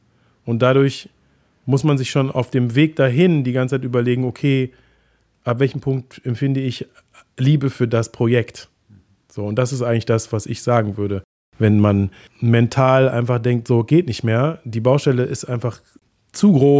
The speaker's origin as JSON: {"language": "German", "town": "Wuppertal", "region": "North Rhine-Westphalia", "country": "Germany", "tie": "born or raised there", "said": "Ich komme aus dem Bergischen, bin in Wuppertal geboren und meine Großeltern oder Urgroßeltern, die wohnten in Solingen."}